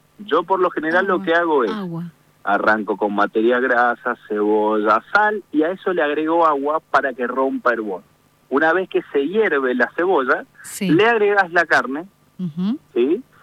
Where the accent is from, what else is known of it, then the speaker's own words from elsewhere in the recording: Mendoza, Argentina; yo te invito, como mendocino, a que trabajes con un rico aceite de oliva